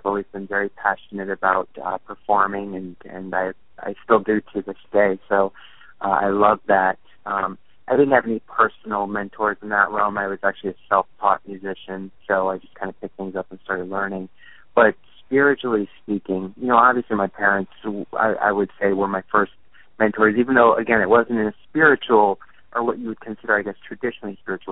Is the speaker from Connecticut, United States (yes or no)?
yes; Connecticut, United States; also born or lived in Maine; my backstory is pretty traditional blue-collar, kind of American story where I was born in Maine and then grew up in Connecticut.